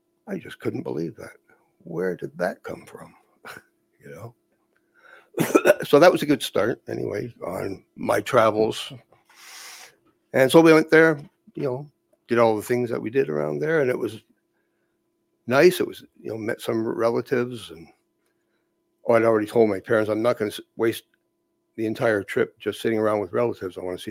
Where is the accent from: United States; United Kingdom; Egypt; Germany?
Germany; accent: German; I was getting harassed because of my German name and my German accent, which I had got. And so we talked to a Scottish friend, and I decided I should get rid of my German accent, which I did.